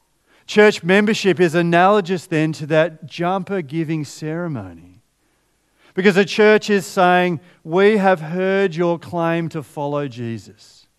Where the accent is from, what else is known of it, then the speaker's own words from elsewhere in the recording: Australia; I'm an Australian citizen